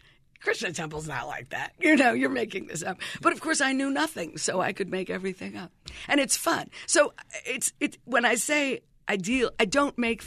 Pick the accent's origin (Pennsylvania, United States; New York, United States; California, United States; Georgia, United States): Pennsylvania, United States; Philadelphia; like my hometown, Philadelphia, which we were told had the largest city park in the world.